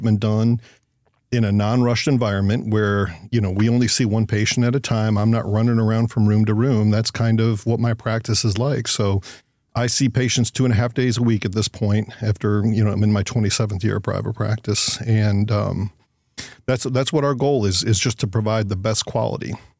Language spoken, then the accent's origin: English; Ohio, United States; also born or lived in Indiana; now in North Carolina, United States; I grew up in the Midwest, Ohio, Indiana. I'd seen enough cold and snow in my lifetime.